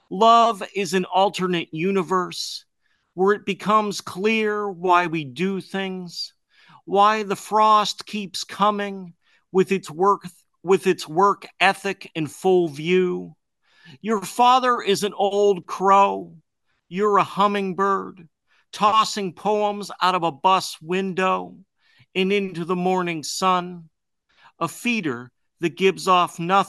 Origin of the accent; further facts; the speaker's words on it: Greensburg, Pennsylvania, United States; I wrote this poem about growing up in Greensburg, which is where I'm from.